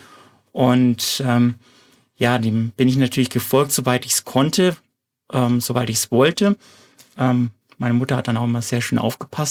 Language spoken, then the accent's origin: German; Bavaria, Germany; also born or lived in Munich; Und an meinen Dialekt hört man sich. Ich bin eigentlich ursprünglich aus Mittelfranken, hatte eine kleine Ecke gemacht über München und dann bin ich hier in der Nähe von Karlsruhe gelandet.